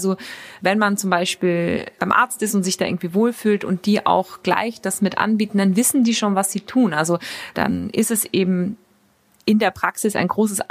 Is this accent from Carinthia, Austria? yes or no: yes; Klagenfurt, Carinthia, Austria; Sogar in meiner Heimatstadt Klagenfurt gibt es eines.